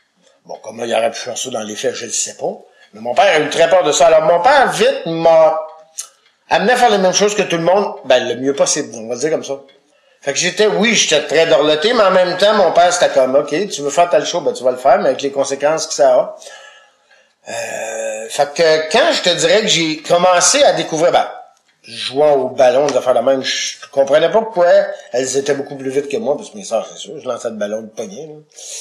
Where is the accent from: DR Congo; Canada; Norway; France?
Canada; Sainte-Croix, Quebec; Je suis né à Sainte-Croix-de-Loubinière, dans un petit village-là. J'ai grandi là jusqu'à 4-5 ans.